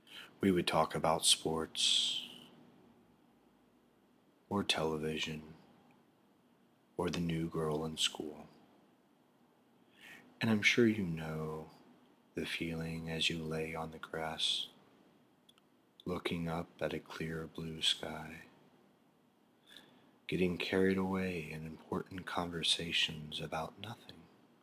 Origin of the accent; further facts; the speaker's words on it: Kansas, United States; You may already know that I grew up in Kansas. Kansas is an interesting state with wide open plains and clear, endless skies. When I was a boy in Kansas, I always enjoyed the springtime.